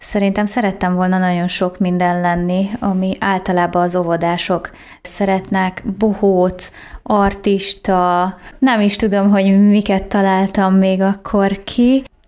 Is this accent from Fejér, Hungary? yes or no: no; Érsekcsanád, Bács-Kiskun, Hungary; now in Kiskunhalas, Hungary; Baja mellől egy kis településről származom, Érsekcsanádról, és egy 2 évvel ezelőtt a férjem munkája miatt költöztünk ebbe a városba, Kiskunhalasra.